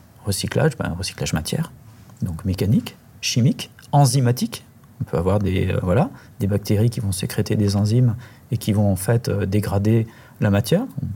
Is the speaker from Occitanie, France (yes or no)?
yes; Alès, Occitanie, France; moi je suis d'Alès. À Alès, on ne pouvait pas mettre en fait, le gobelet dans une poubelle jaune. À Anduze, qui est à 14 km, c'était le cas.